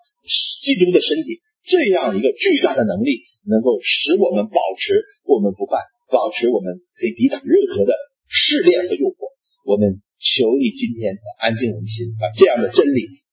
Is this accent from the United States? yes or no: yes; United States; 我们美国人不是这样，因为美国人特别注重的一点呢，就是二人要离开父母啊